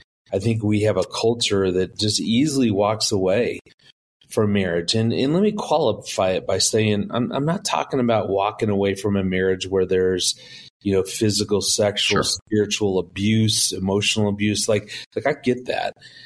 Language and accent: English; Chicago, Illinois, United States; also born or lived in Rockford; I was born in Rockford, lived in Chicago for the first 8 years of my life